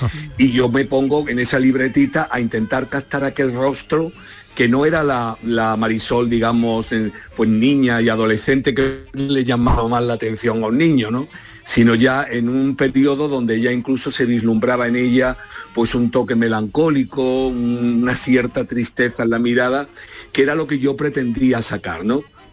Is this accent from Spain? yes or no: yes; Málaga, Andalusia, Spain; now in Madrid, Spain; Pero nunca dejé Málaga. Y además, fíjate que cuando me fui de Málaga en el año 86